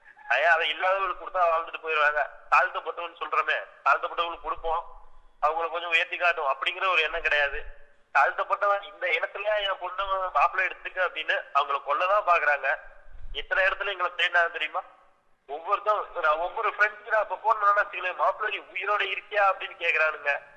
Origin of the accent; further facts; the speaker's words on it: Tamil Nadu, India; born there; இந்த இந்தியாவில் குறிப்பாக இந்த தமிழ்நாட்டில் ஜாதி ஆதிக்கம் உள்ள இந்த தமிழ்நாட்டுல ஏண்டா பிறந்ததுன்னு ஒவ்வொரு நொடியும் நான் யோசிச்சுட்டு இருக்கேன்.